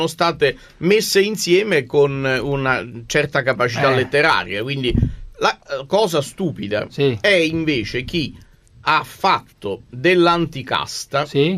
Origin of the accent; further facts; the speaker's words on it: Naples, Campania, Italy; Poi da napoletano ho constatato